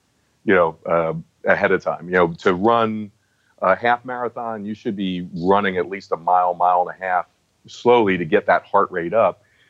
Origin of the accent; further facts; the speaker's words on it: New Jersey, United States; I'm from New Jersey, and I was so afraid.